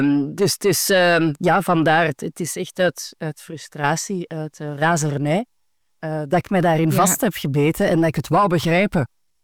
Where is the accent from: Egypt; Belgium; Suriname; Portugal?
Belgium; moved away as an adult; now in Netherlands; Ik ben een Belgische. Ik ben in 2020 verhuisd naar Nederland voor de liefde. En ik heb toen het bedrijf dat ik in België had ook verkocht.